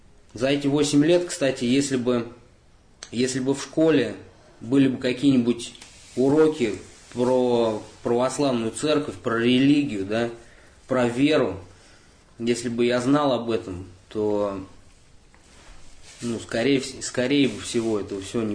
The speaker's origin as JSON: {"language": "Russian", "region": "Moscow", "country": "Russia", "said": "Да, я из Москвы."}